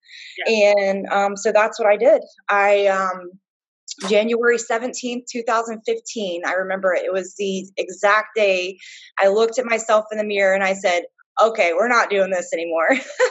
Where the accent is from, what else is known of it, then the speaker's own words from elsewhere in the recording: Lakeland, Florida, United States; I'm from the Lakeland area. I'm a personal trainer.